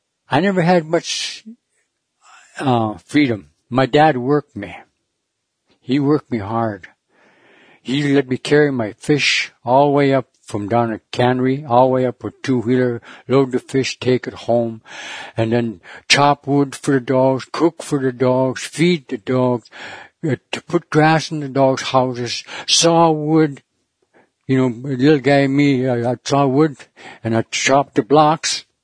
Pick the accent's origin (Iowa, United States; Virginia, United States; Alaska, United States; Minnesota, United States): Alaska, United States; Egegik; I'm from Igik.